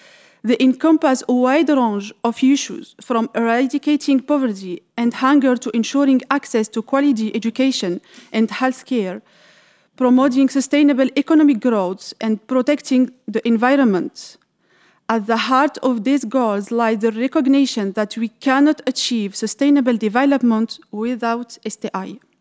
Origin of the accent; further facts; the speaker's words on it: France; now in Dubai, United Arab Emirates; I'm from France, and I come all the way from Dubai to represent my company AUS Global.